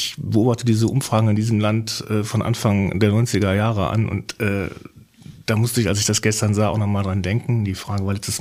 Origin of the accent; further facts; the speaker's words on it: West Germany, Germany; ich komme ja eigentlich aus dem Westen, bin aber 1991 nach Sachsen-Anhalt gekommen.